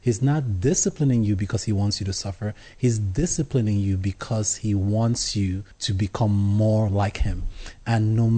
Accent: Nigeria; So I grew up in Nigeria.

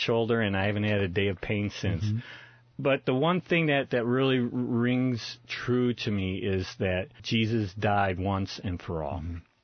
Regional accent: Detroit, Michigan, United States; we left the group and moved back to my hometown, Detroit area.

